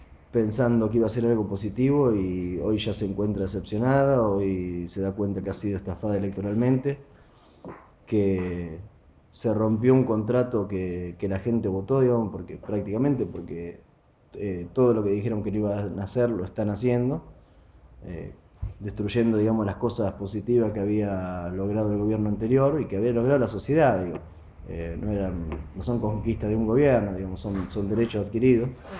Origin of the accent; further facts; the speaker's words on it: Argentina; un futuro negro que nosotros ya vivimos como argentinos